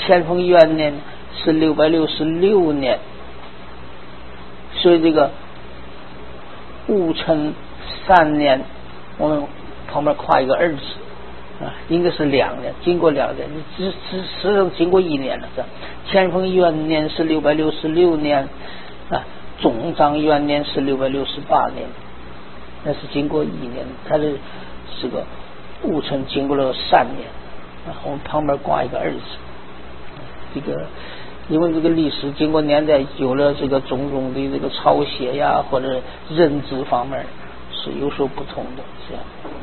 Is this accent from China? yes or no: yes; China; 因为这个我们中国人崇拜这个天